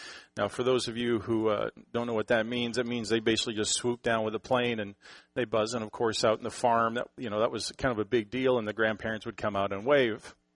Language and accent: English; Canada; now in United States; as a Canadian, former Canadian, I'm proudly an American citizen now.